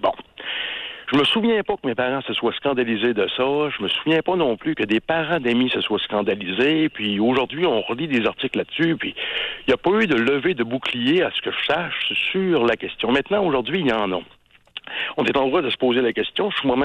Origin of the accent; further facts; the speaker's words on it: Quebec City, Quebec, Canada; born there; Bon, j'ai 43 ans. Je suis né à Québec en 1976.